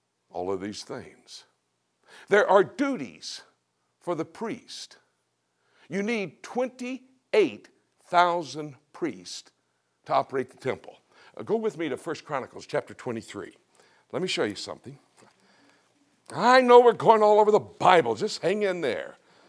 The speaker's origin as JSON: {"language": "English", "town": "Miami", "region": "Florida", "country": "United States", "tie": "born there", "said": "I was born in Miami, Florida, in the city."}